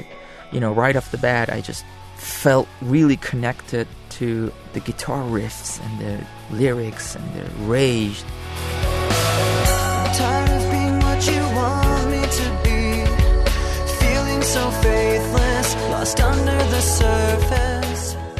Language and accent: English; Tehran, Tehran Province, Iran; I'm 29. I was born and raised in Tehran, Iran.